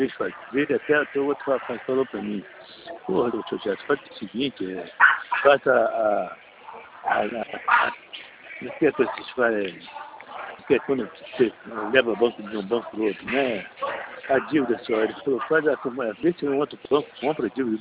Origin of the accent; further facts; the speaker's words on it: Rio de Janeiro, Brazil; now in Marataízes, Brazil; eu sou do Rio, mas eu moro em Marataízes.